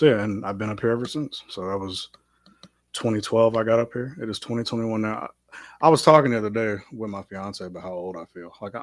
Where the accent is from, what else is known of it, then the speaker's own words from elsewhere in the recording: Cincinnati, Ohio, United States; now in Michigan, United States; I grew up in Cincinnati, Ohio, born and raised.